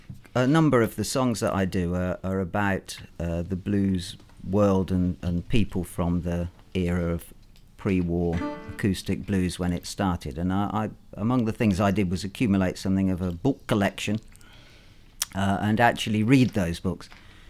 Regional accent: Coventry, West Midlands, United Kingdom; whereas I come from Coventry

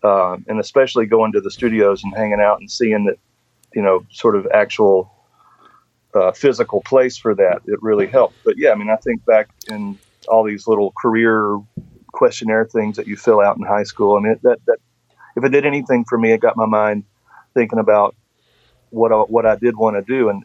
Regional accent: Asheville, North Carolina, United States; I grew up around Asheville, North Carolina, like you say, and even though I was playing with my family in the community there, playing old time and bluegrass music

